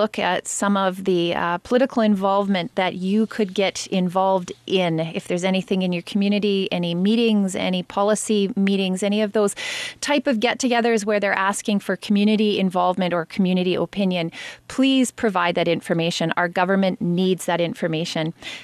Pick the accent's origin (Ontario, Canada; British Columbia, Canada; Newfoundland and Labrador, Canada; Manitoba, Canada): British Columbia, Canada